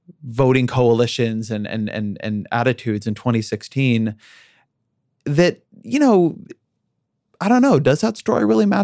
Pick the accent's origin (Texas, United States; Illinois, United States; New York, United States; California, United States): California, United States; Just like I come from Orange County. Orange County is a super diverse place.